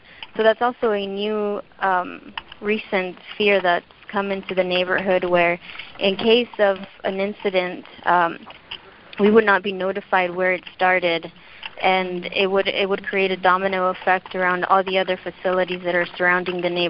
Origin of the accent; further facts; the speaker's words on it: Houston, Texas, United States; I'm from Houston, Texas, and I grew up in the community of Manchester, which is in the toxic east end of Houston.